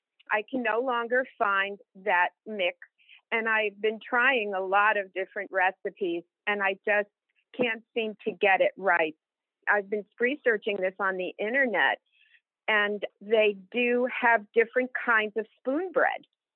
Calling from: Cary, North Carolina, United States; I'm calling from Cary, North Carolina.

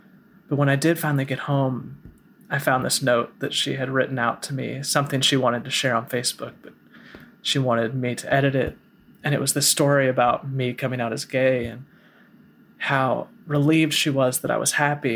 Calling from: Medford, Massachusetts, United States; I'm calling from Medford, Massachusetts.

